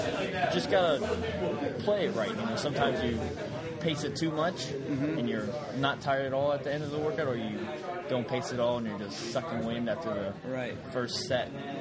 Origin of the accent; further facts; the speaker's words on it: San Diego, California, United States; I'm from San Diego.